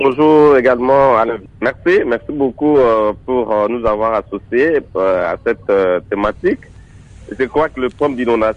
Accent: Mbandaka, Équateur, DR Congo; Même chez nous, en Bandaka, vous allez voir qu'il y a certaines personnes qui construisent des maisons juste aux abords du fleuve.

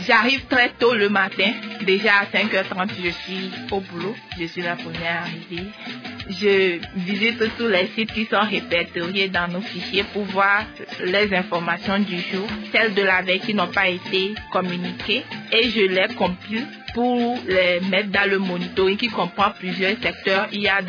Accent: Lomé, Maritime, Togo; Je suis de nationalité togolaise, je suis née et j'ai grandi à Lomé.

